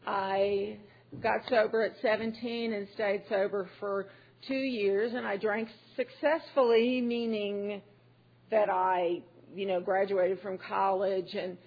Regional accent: Austin, Texas, United States; And I'm from Austin, and I go to the Northland.

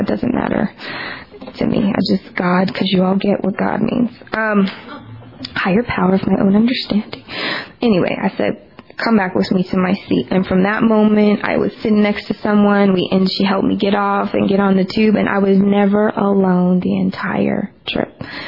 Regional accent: Hollywood, California, United States; And you guys don't clap in Georgia. I'm from California, Hollywood, I guess. Everybody claps after everybody.

